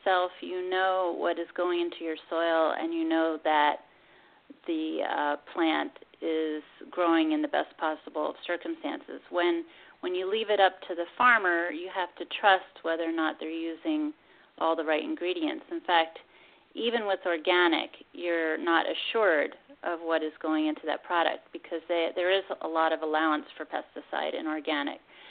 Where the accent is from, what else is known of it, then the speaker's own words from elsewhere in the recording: Pennsylvania, United States; now in California, United States; Well, the first thing is I grew up in Pennsylvania on a farm, and my dad used to have a little garden plot in the backyard